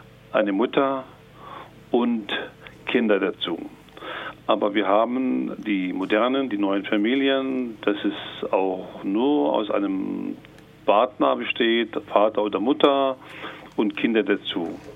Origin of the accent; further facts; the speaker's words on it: Palestine; now in Germany; Ich komme aus Palästina.